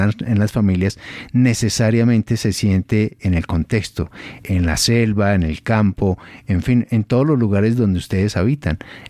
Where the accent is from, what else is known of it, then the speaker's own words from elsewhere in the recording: Colombia; yo como colombiano, tener que reconocer el daño tan impresionante que se ha hecho a estas regiones.